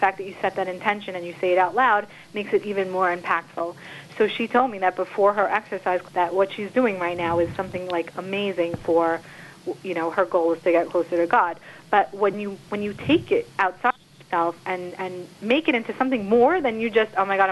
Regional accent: New Jersey, United States; Yeah, sure. So I grew up in New Jersey. I'm actually I call it a mixed breed.

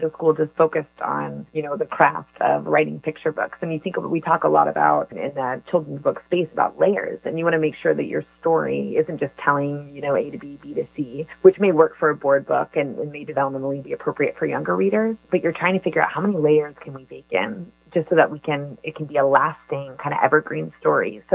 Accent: Texas, United States; he'd always loved, we're from Texas, he'd loved Texas chili.

